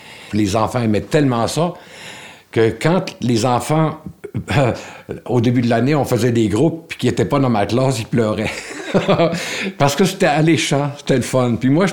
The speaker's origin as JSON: {"language": "French", "region": "Quebec", "country": "Canada", "said": "Il dit, d'où tu viens? J'ai dit, je viens de Charlevoix."}